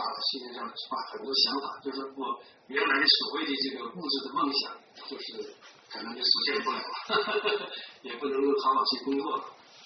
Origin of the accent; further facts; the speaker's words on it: Shenyang, Liaoning, China; 我在沈阳东北长大，所以从小喜欢航空，就喜欢航空模型